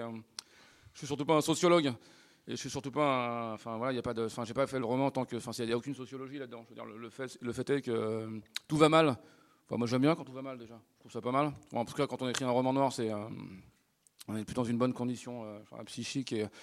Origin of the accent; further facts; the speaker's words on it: Paris, Île-de-France, France; Moi, je viens de Paris, 13e arrondissement. C'est un quartier que j'ai vu évoluer, en fait. Moi, je suis né, j'ai grandi entre la porte de Choisy et la porte d'Ivry, donc dans le quartier chinois de Paris